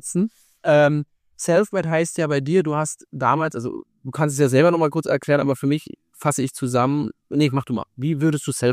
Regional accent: Germany; Es ist so, als Deutscher, weil so, ja. Ich dachte, wir wären schon viel, viel weiter.

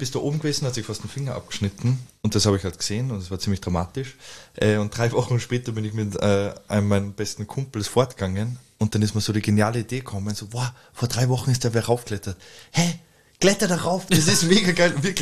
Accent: Salzburg, Austria; also born or lived in Mödling; Aber ich bin in Salzburg aufgewachsen.

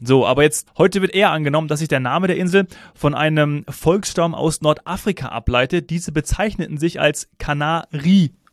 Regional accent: Hesse, Germany; now in Munich, Germany; Da habe ich ja noch in meiner Heimat Hessen gewohnt und nicht in München

